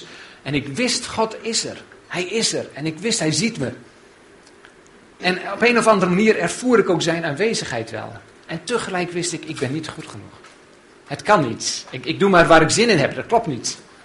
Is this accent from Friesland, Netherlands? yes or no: yes; Scharsterbrug, Friesland, Netherlands; ik ben geboren en getogen in Scharsterbrug.